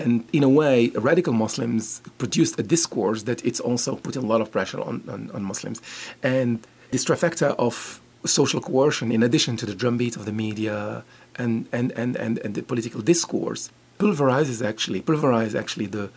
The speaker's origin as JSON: {"language": "English", "country": "Morocco", "moved": "yes", "lives_now": "Netherlands", "said": "I moved from Morocco to the Netherlands because my family was living there, my uncles and cousins, etc."}